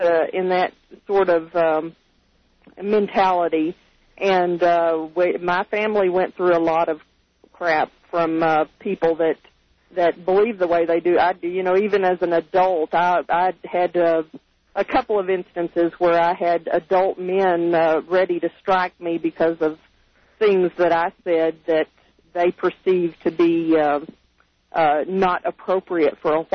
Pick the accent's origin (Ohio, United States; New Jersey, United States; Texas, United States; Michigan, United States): Texas, United States; Dallas; I was born and raised in Dallas, and Frisco is one of those communities, used to be a farming community.